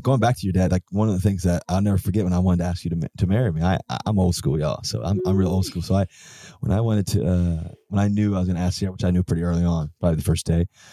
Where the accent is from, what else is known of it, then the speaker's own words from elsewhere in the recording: Virginia, United States; growing up in Virginia and not knowing you in high school